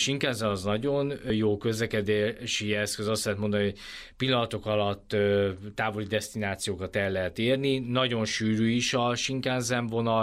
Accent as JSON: {"language": "Hungarian", "country": "Hungary", "said": "de én azt javaslom, hogy inkább az emberek ezt a 2-3 csillagos, én magyarként mondom, a 2-3 csillagos szállodákat célozzák meg"}